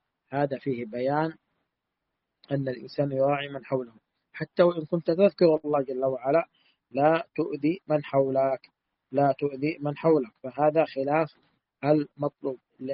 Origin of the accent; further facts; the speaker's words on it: Saudi Arabia; بلادنا المملكة العربية السعودية